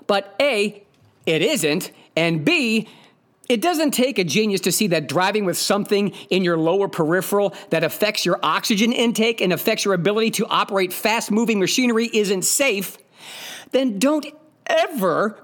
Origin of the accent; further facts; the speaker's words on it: Ohio, United States; The people of Cleveland, I was raised in Northeast Ohio most of my life.